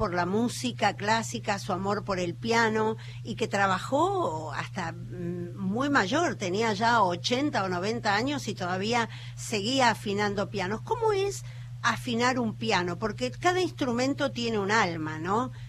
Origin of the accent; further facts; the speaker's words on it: La Plata, Buenos Aires Province, Argentina; vos sos de La Plata, yo soy de La Plata también.